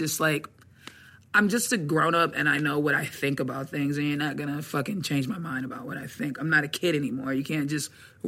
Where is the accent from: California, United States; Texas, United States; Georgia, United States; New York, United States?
Georgia, United States; Atlanta; I was born in Atlanta.